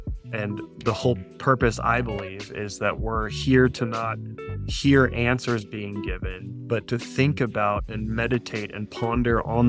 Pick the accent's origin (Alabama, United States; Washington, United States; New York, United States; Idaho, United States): Idaho, United States; Nampa; So, I was raised in Nampa, Idaho, which was super rural at the time. Idaho has just exploded since I was born.